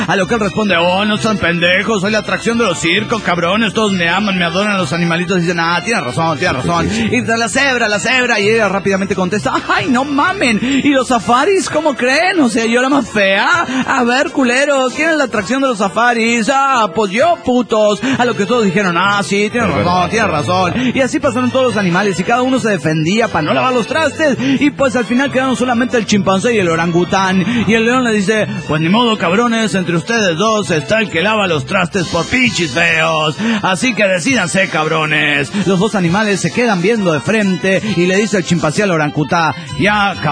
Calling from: Bogotá, Colombia; ¡Ay, hola! ¿Cómo están, amigos? … de Bogotá.

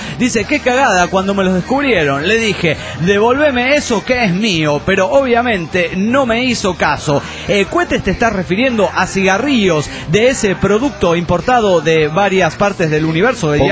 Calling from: Coronel Suárez, Buenos Aires Province, Argentina; de Coronel Suárez, Argentina.

